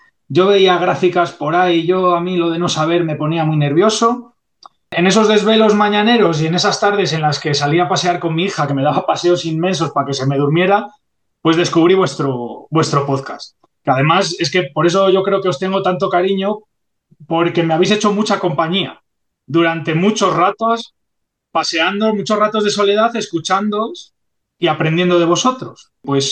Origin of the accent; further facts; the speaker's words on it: Castile and León, Spain; soy un enfermero leonés que, nada, lleva con vosotros algo menos de un año